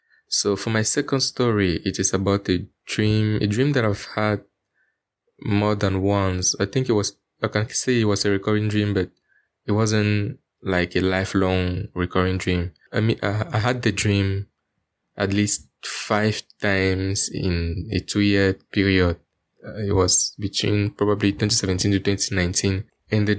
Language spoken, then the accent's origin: English; Cameroon; I'm from Cameroon Central Africa.